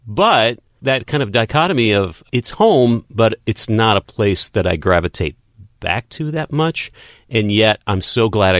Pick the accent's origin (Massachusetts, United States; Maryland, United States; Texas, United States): Texas, United States; I grew up in West Texas, and it was never one of those things where I was just dying to get out, but I knew I was going to leave.